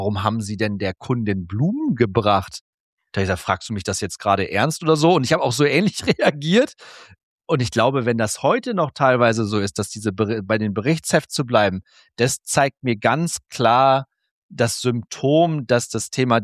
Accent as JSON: {"language": "German", "town": "Cloppenburg", "region": "Lower Saxony", "country": "Germany", "tie": "born or raised there", "said": "ich habe tatsächlich 2005 bis 2008 eine 2,5-jährige Bankausbildung gemacht in meiner Heimatstadt Kloppenburg."}